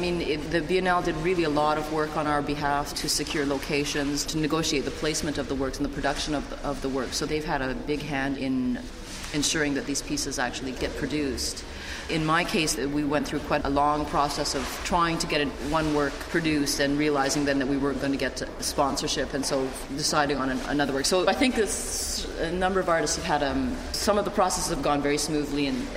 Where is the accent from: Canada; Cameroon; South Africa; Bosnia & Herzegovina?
Canada; I'm here from Canada.